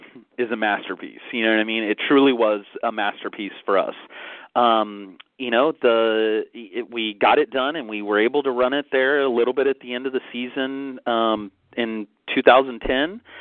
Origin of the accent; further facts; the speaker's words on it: Indianapolis, Indiana, United States; I come from Indianapolis.